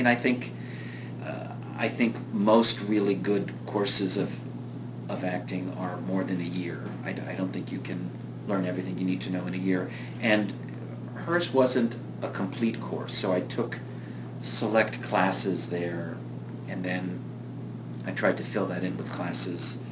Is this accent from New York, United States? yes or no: yes; Tarrytown, New York, United States; In fact, it turns out he lived in the town next door to my hometown. So sometimes if he were going home for the weekend, he'd give me a lift and drop me off in Tarrytown